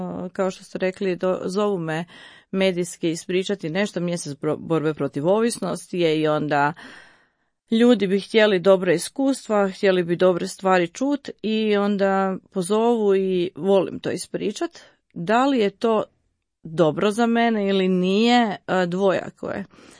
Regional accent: Vukovar, Vukovar-Syrmia County, Croatia; Jer smo bili iz miješanih brakova, ja sam iz Vukovara

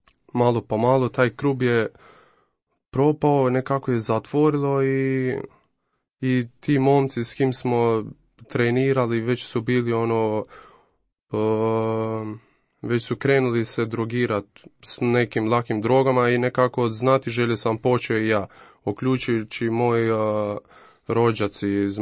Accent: Pristina, Kosovo; dolazim iz Kosova, iz glavni grad iz Prištine

